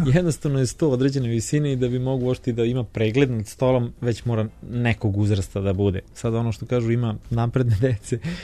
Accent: Smederevo, Šumadija and Western Serbia, Serbia; now in Belgrade, Serbia; ja sam inače rodom, mislim, mi smo inače rodom iz Smedra, doselio sam se u Beograd

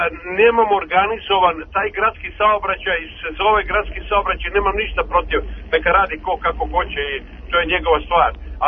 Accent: Belgrade, Serbia; born there; Ja sam rođen na Vračaru

